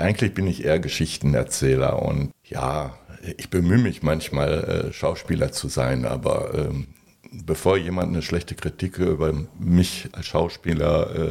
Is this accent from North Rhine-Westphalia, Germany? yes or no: yes; Dinslaken, North Rhine-Westphalia, Germany; now in Drevenack, Germany; Ja, Dienstlaken ist nach wie vor meine Heimat. Ich wohne zwar in Drevenack, aber Drevenack ist ja nun nicht so weit.